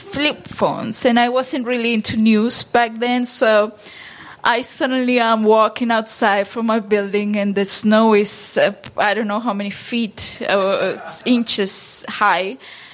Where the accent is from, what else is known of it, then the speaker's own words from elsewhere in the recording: Andes, Venezuela; now in United States; I came in 2007, and I have been in the States for 12 years now. And I came originally because I come from the Andes in Venezuela.